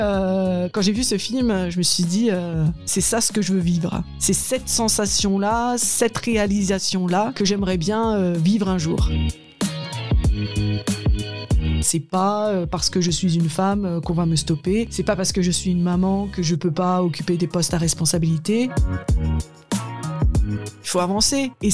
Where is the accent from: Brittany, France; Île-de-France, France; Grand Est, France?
Grand Est, France; Effectivement, donc j'ai grandi dans le Haut-Rhin et donc j'ai rejoint la capitale strasbourgeoise pour mes études de psychologie.